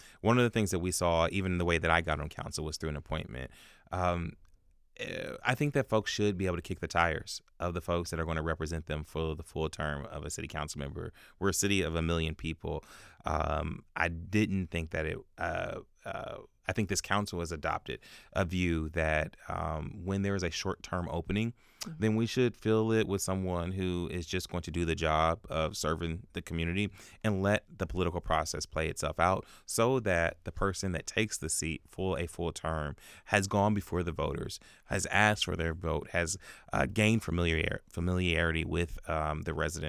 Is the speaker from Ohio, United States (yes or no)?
yes; Columbus, Ohio, United States; I love this city. I'm born and raised in Columbus